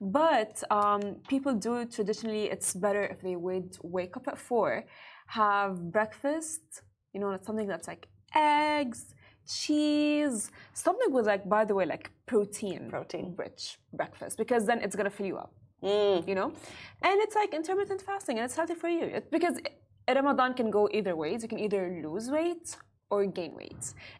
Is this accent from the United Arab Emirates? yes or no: yes; Dubai, United Arab Emirates; because being born here in Dubai and not growing up in Syria, we don't know the culture as much as Syrians.